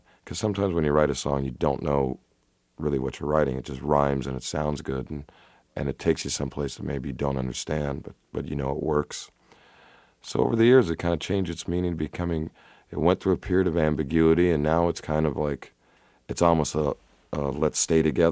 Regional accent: Downey, California, United States; Well, it's based on a true story that took place in my hometown of Downey, California.

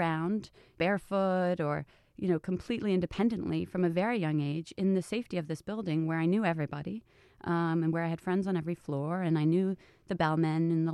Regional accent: New York City, New York, United States; So, you know, growing up in the Chelsea was, it's funny because, you know, everybody thinks of it as this wild and probably inappropriate place to raise a child

